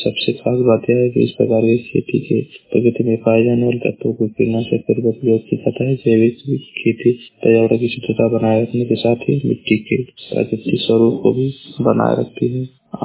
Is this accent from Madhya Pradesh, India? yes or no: no; Uttar Pradesh, India; मैं जिला महाराजगंज का निवासी हूँ।